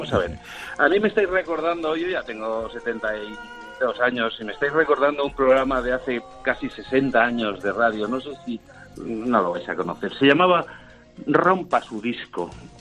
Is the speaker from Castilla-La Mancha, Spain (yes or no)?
no; Jerez, Andalusia, Spain; now in Madrid, Spain; yo soy de Jerez, pero vivo en Madrid. Estaba en Jerez intentando hacer unas cosas